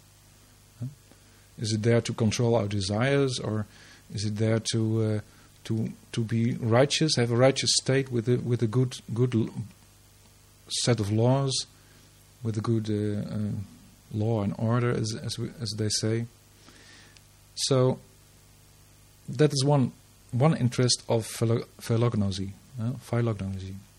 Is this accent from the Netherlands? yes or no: yes; Netherlands; English is a second language; I'm not an Englishman, I'm not an American, I'm not an Australian, I'm a Dutchman. So you have to excuse me if I sometimes may use some exotic formulations, some pronounce it a bit differently, and so on.